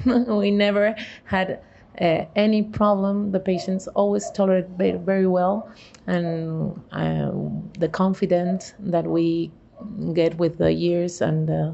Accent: Argentina; from Argentina.

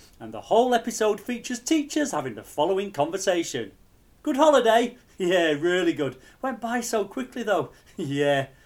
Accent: England, United Kingdom; which is a bit difficult from a boy from the for a boy from the north

